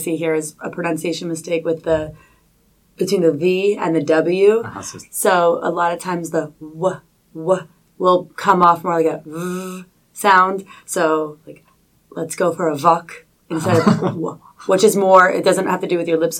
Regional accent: Canada; moved away as an adult; also born or lived in United States / Germany; I'm originally from Canada, and I'd lived in the U.S. and Germany

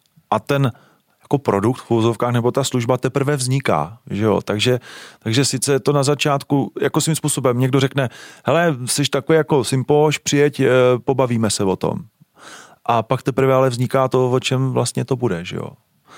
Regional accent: Třebíč, Vysočina Region, Czechia; já jsem z Třebíče, kde ty korporáty docela vedou.

